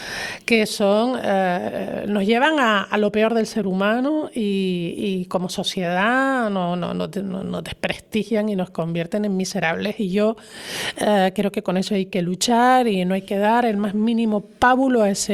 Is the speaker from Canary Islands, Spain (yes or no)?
yes; Canary Islands, Spain; venimos de Canarias, y digan, se nota que vienes de Canarias porque te veo que estás bien atendido.